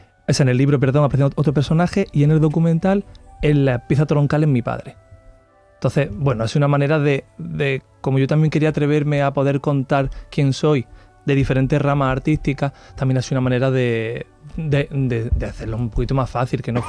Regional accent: Roquetas de Mar, Andalusia, Spain; Sí, lo hice en Roqueta, en mi pueblo.

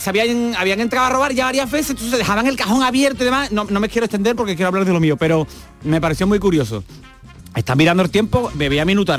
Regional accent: Andalusia, Spain; born there; hemos tenido la suerte de haber nacido en Andalucía

